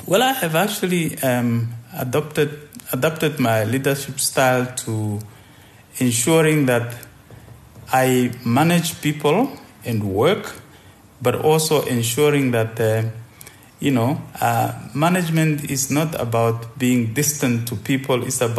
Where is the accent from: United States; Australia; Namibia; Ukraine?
Namibia; Omusati; I was born actually in a small village in northern Namibia, in what is today known as Somsati region. That's where I went to primary school. And then I went to secondary school in Utapi